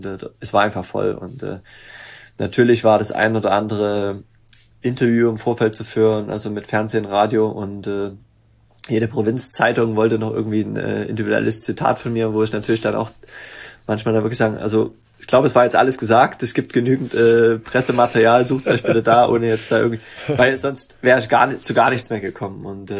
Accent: Germany; Und wir hatten nur das Glück, dass wir als Deutsche da sehr, sehr weit vorne standen und dann auch da am Anfang schon das größte Team waren.

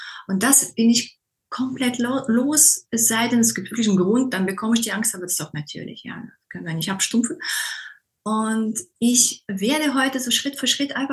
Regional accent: Germany; also born or lived in Russia / France; Gebürtig in Russland, aufgewachsen zum Teil in Frankreich, zum Teil in Deutschland.

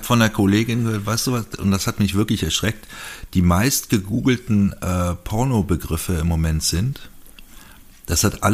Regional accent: North Rhine-Westphalia, Germany; Ist Dorf, richtig Dorf. Mhm. Ja. Also es lag zwischen zwei Städten, zwischen Bad Münstereifel und Euskirchen, die beide größer sind, aber das Dorf, wir hatten eine Telefonzelle und einen Briefkasten.

